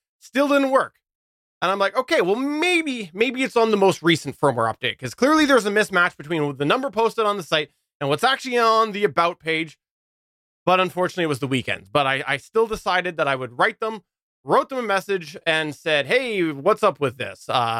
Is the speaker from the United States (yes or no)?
no; Canada; that's not just because I'm Canadian.